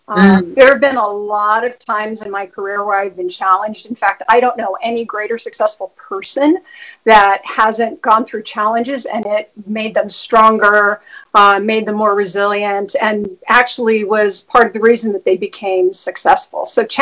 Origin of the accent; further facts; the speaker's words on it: El Paso, Texas, United States; And born and raised in El Paso, Texas, so in a border town, I think that really helped to shape me